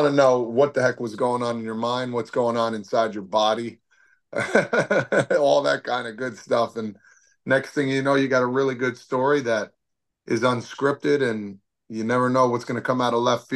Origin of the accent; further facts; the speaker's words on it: Toms River, New Jersey, United States; I would say, hey, I'm actually from Tom's River.